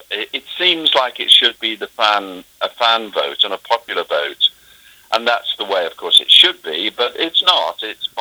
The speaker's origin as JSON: {"language": "English", "town": "Swindon", "region": "South West England", "country": "United Kingdom", "tie": "born or raised there", "said": "not far from my hometown in Swindon"}